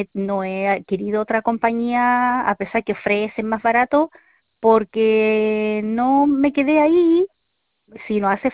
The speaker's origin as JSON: {"language": "Spanish", "town": "Viña del Mar", "region": "Valparaíso", "country": "Chile", "said": "yo soy de Viña."}